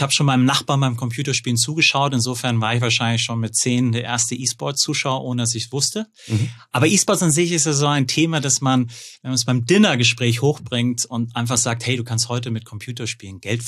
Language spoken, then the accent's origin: German; North Rhine-Westphalia, Germany; now in Munich, Germany; Geboren und aufgewachsen am Niederrhein, Hüxe, und lebe jetzt in München.